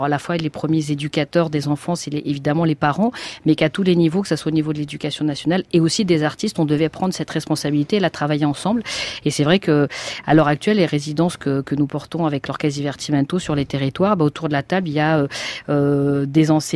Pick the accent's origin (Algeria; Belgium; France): France; Île-de-France; j'ai grandi en Seine-Saint-Denis.